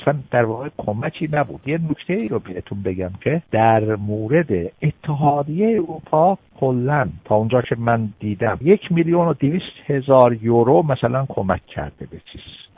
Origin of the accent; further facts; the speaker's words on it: Iran; first language Azerbaijani; Persian is a second language; زبان ترکی، زبان آذری، من خودم آذری هستم، زبان مادریمه. ضمناً به ایران تعصب دارم،